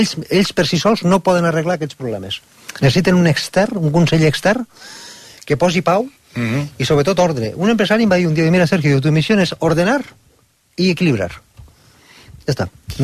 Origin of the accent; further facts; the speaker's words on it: Lleida, Catalonia, Spain; jo que soc de Lleida, el sector alimentari s'està concentrant